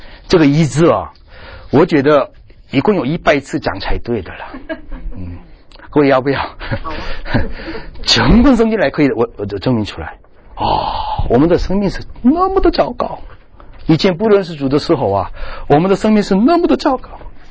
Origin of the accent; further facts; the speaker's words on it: China; 我从大陆来的